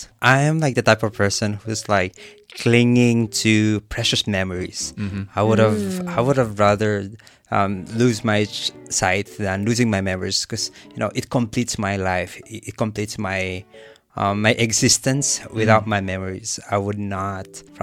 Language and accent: English; Philippines; moved away; Yeah, I came from the Philippines, and I'm a senior graduating now.